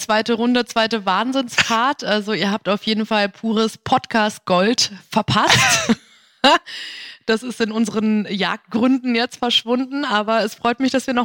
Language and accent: German; Lower Saxony, Germany; bin aber dementsprechend auch jetzt nicht in Berlin aufgewachsen, sondern ein bisschen ländlicher in Niedersachsen.